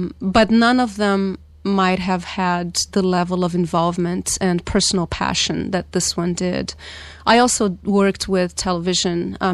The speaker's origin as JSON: {"language": "English", "country": "Brazil", "tie": "born or raised there", "said": "Growing up in Brazil and just completely falling in love with nature"}